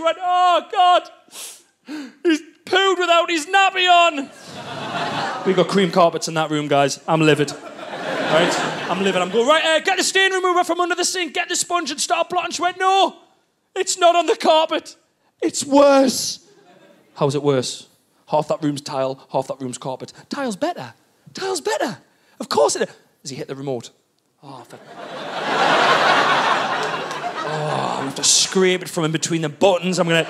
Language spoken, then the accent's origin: English; North East England, United Kingdom; accent: Geordie; presumably they heard my accent and thought, he's a Geordie, so therefore a racist.